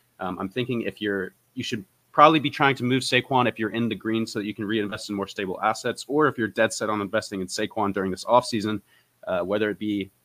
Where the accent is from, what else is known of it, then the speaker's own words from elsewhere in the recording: Tennessee, United States; Unfortunately, I am from Tennessee.